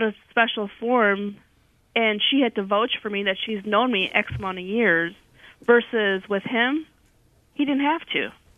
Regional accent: Wisconsin, United States; moved away as an adult; now in Duluth, United States; I was born and raised in Wisconsin. I'm Hispanic. And I moved to Minnesota about 14 years ago

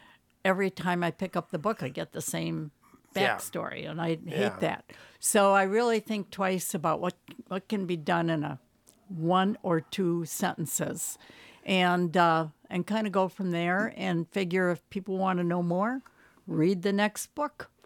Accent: Rhinelander, Wisconsin, United States; those people are distilled from memories I have from growing up in Rhinelander.

